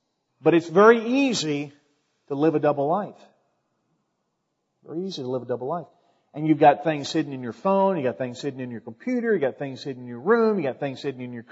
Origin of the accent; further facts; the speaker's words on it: Virginia Beach, Virginia, United States; And so I grew up in Virginia Beach, and in a subdivision, and never been on a horse, okay?